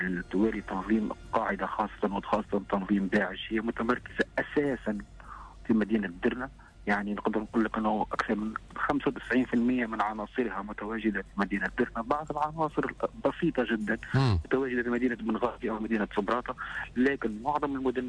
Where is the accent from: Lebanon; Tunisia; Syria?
Tunisia; نحن كتونسيين وكمراقبين وكإعلاميين